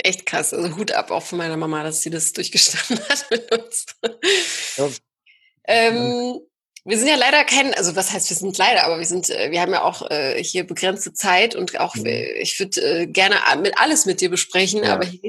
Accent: North Rhine-Westphalia, Germany; Ich komme ja eigentlich aus NRW

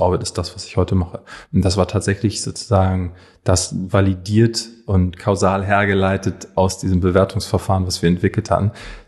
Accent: Hamburg, Germany; Ich komme aus dem Hamburger Westen ursprünglich.

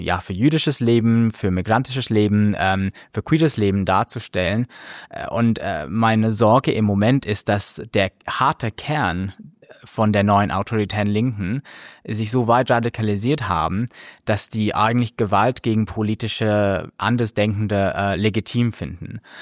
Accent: United Kingdom; German is a second language; Aber ich bin ja Brite

